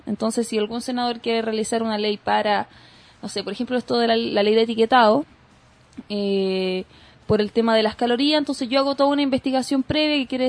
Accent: San Miguel, Santiago Metropolitan Region, Chile; born there; Así que nací en San Miguel, San Miguelina, con este escape que quizá tuvieron mis padres.

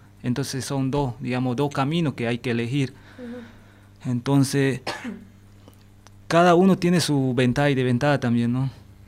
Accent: Santa Cruz, Bolivia; Yo vengo de la provincia de Guarayo, ¿no?

